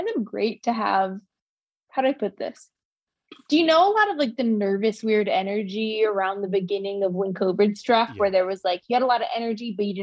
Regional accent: Bainbridge Island, Washington, United States; I'm from Bainbridge initially.

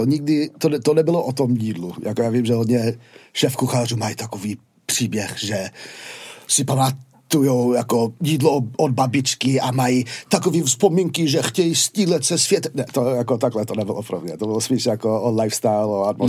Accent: Yonkers, New York, United States; Czech is a second language; Hele, já jsem z New Yorku. Jsem ze města, který se jmenuje Yonkers, což je něco jako z Braslav, bych to řekl. Asi půl hodiny na sever od Manhattanu.

